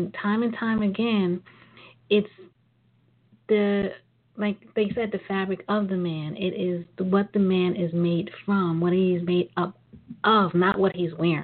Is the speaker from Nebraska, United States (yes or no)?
no; Brooklyn, New York, United States; well, I'm from Brooklyn.